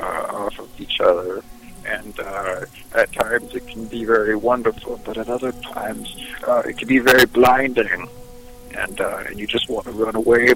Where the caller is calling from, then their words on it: Bahamas; I'm calling from an island in the Bahamas.